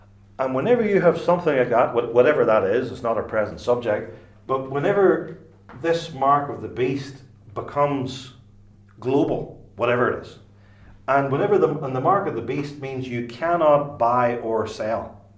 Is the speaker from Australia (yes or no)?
no; United Kingdom; we're British